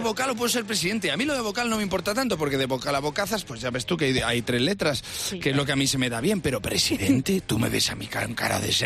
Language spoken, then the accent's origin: Spanish; Casasola de Arión, Castile and León, Spain; 300 habitantes en Casasola de Arión, que es mi pueblo, y no me ha tocado en la vida.